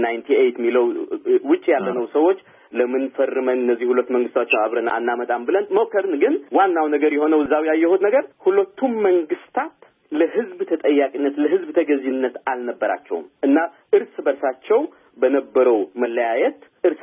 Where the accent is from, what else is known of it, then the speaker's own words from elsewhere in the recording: Eritrea; እኔ እንግዲህ ኤርትራ ነው የተወለድኩት ኤርትራ ነው ያደግኩት ከመሃል ሀገር ሰዎች ጋር ነው የተማርኩት አስመራ ዩኒቨርሲቲ